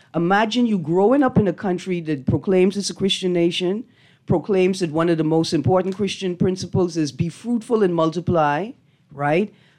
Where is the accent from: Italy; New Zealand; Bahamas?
Bahamas; See, because I'm from the Bahamas. I know 175 characters right now.